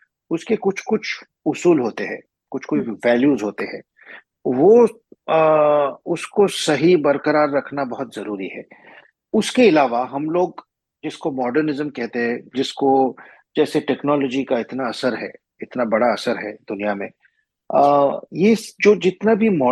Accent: India; जैसे मैं हिंदुस्तान से हूँ, मैं भारत से हूँ

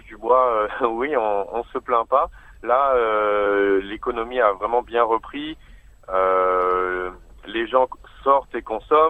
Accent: Réunion; moved away as an adult; Dès que j'ai fini high school à la Réunion, donc moi je viens de l'île de la Réunion qui est une petite île française proche de Maurice dans l'océan Indien et on n'a pas beaucoup d'universités.

